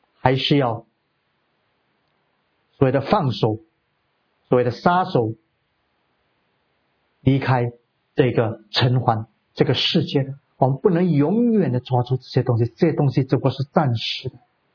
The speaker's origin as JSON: {"language": "Chinese", "country": "Singapore", "said": "就好像如果我们新加坡人，新加坡是我们的国家"}